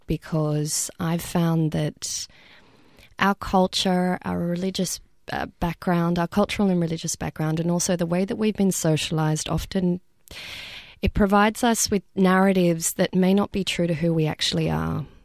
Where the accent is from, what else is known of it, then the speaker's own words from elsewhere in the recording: New South Wales, Australia; we're all women of colour, we're all from Western Sydney